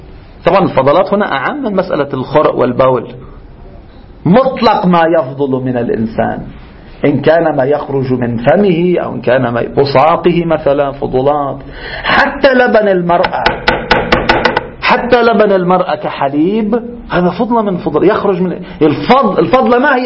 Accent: Lebanon; عندنا في لبنان

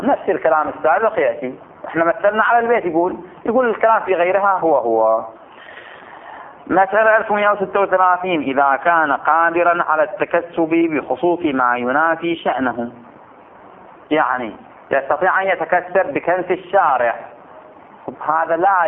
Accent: Bahrain; مثل الآن عندنا في البحرين

